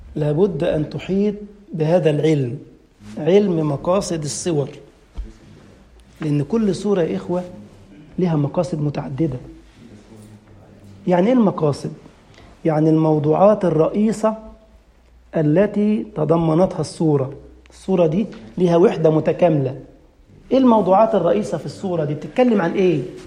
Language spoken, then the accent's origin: Arabic; Egypt; جات موجة كده عندنا في مصر في فترة من الفترات